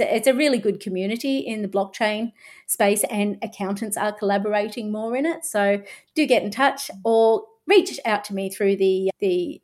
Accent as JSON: {"language": "English", "town": "Sydney", "region": "New South Wales", "country": "Australia", "tie": "born or raised there", "lives_now": "Agnes Water, Australia", "said": "we live in Agnes Water. So being able to come back to Sydney, Darling Harbour, where I'm from, I grew up in Inner City Sydney."}